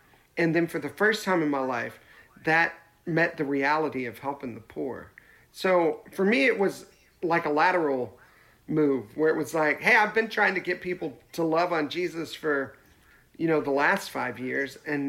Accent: Nashville, Tennessee, United States; Yeah, I grew up in Nashville.

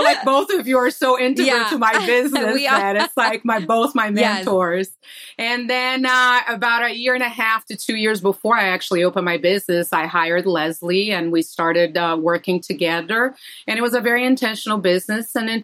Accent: Brazil; I'm from Brazil. So growing up in Brazil, plants were all around me.

